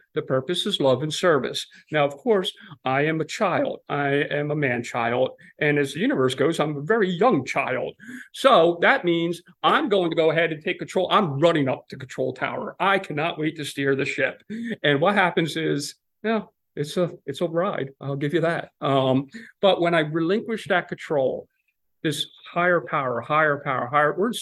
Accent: New Jersey, United States; I'm from Jersey, right outside of Philly.

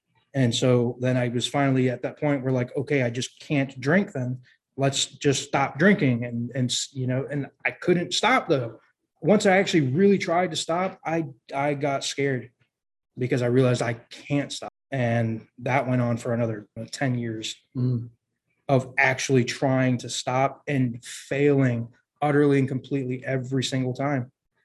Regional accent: Scotland, United Kingdom; Like, I'm from Scotland. The only reason I'm moving over here is because my dad is such an alcoholic.

